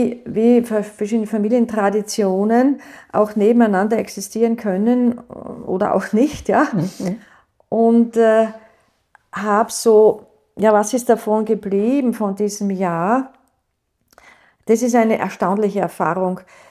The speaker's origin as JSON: {"language": "German", "country": "Austria", "said": "als Österreicherin"}